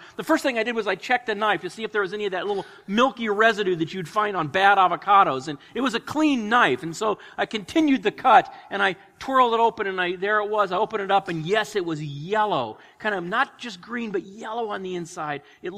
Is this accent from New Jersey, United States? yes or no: no; California, United States; I grew up in California. I'm kind of an avocado connoisseur. I mean, I know a lot about avocados. I was surrounded by groves